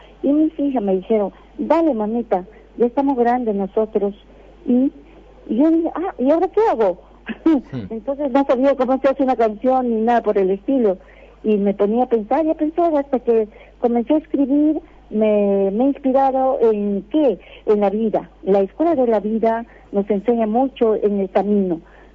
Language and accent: Spanish; Amazon jungle, Peru; yo soy de la región de la selva, acá en mi país, Perú. Tenemos pues 3 regiones, ¿no? Costa, Sierra y Selva. Yo soy de la selva. Entonces, yo nací en plena selva amazónica y luego salimos de nuevo a la ciudad.